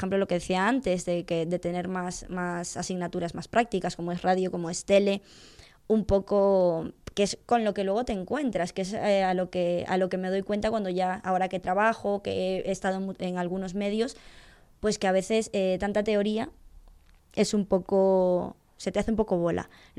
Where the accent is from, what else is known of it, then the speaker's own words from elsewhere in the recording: A Coruña, Galicia, Spain; Yo me vine de Coruña a estar 6 meses o un año y me quedé.